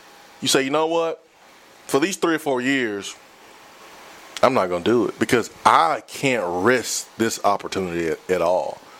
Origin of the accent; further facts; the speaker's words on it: Alabama, United States; You know, I came from Alabama